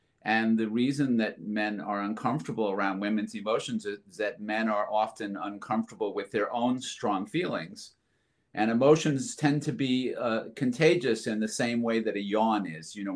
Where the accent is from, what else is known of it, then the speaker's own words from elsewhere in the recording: Montclair, New Jersey, United States; I grew up in Montclair, New Jersey, which is like due west of the Lincoln Tunnel.